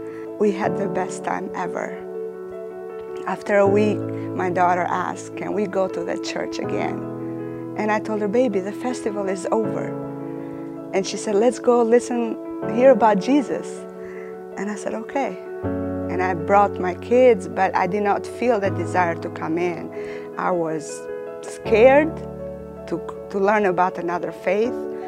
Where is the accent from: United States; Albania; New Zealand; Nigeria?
Albania; I am from Albania.